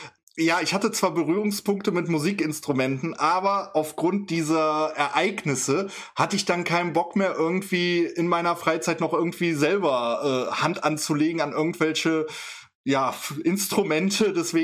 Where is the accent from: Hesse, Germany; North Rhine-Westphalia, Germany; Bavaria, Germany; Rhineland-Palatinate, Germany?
North Rhine-Westphalia, Germany; Düsseldorf; ich komme ja aus Düsseldorf